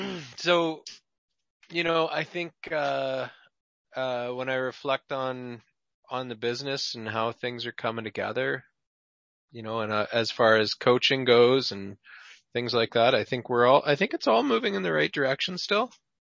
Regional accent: Canada; We are a highly taxed populace though in Canada relative to the U.S.

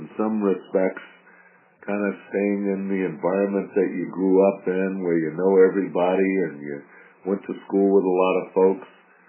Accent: San Diego, California, United States; also born or lived in San Francisco / Washington, D.C. / Ann Arbor; You know, I've dragged my family from, we're from San Diego, and then, you know, I started my career in San Francisco with Merrill Lynch

